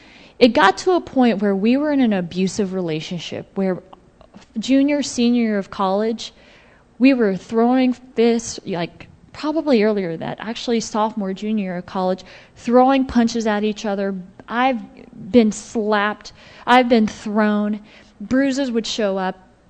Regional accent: Los Angeles, California, United States; also born or lived in Texas; now in Cleveland, United States; I'm from Los Angeles. Went to high school in Texas. You know, big city girl.

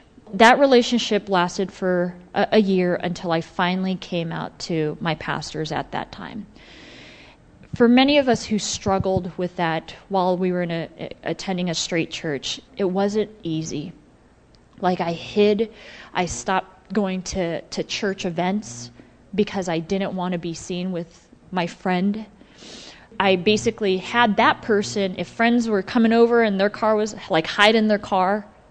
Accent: Los Angeles, California, United States; also born or lived in Texas; now in Cleveland, United States; I'm from Los Angeles. Went to high school in Texas. You know, big city girl.

